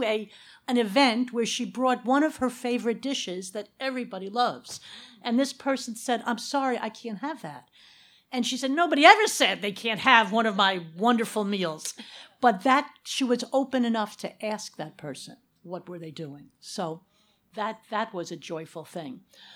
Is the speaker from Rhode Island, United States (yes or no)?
no; New Jersey, United States; from New Jersey